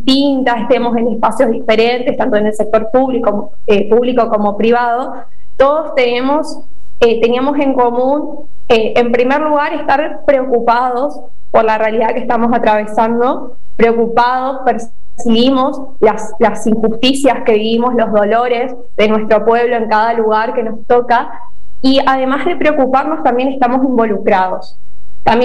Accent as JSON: {"language": "Spanish", "region": "Formosa", "country": "Argentina", "said": "de Formosa."}